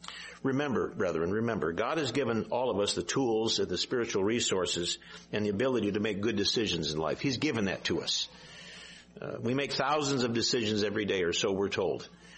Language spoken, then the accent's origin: English; Michigan, United States; And I came from Michigan and I skied some.